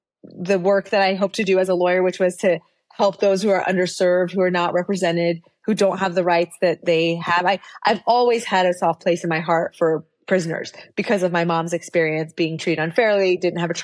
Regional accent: Iran; I grew up in Iran, right? First grade, kindergarten.

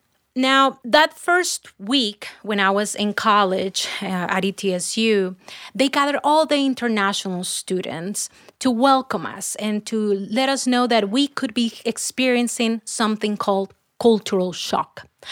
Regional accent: Colombia; she asked me, where are you from? Colombia.

